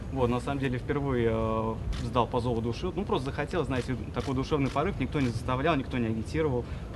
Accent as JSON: {"language": "Russian", "region": "Moscow", "country": "Russia", "said": "Я сам из Москвы"}